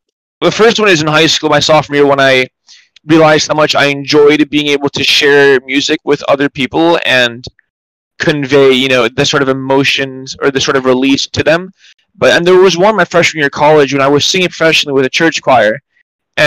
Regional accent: New York, United States; I'm born and raised in New York in the Upper West Side. I like to call it the Upper Best Side.

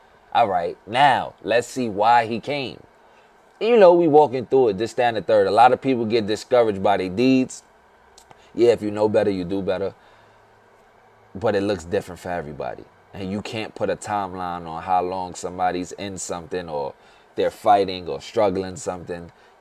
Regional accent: New York City, New York, United States; All right, I'm from the Bronx.

